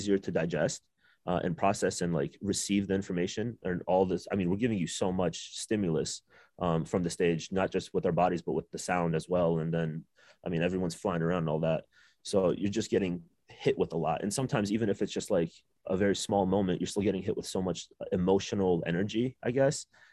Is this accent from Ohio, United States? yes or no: yes; Columbus, Ohio, United States; Columbus, Ohio. Yeah, I grew up in Columbus, Ohio. So I was about 7 to 17, I lived with my grandparents in Columbus.